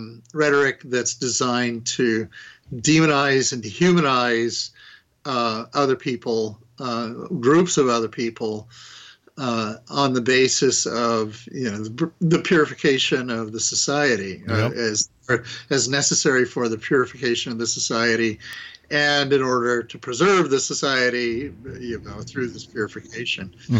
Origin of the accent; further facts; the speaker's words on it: Idaho, United States; I grew up in the West, in the interior West. I'm from Idaho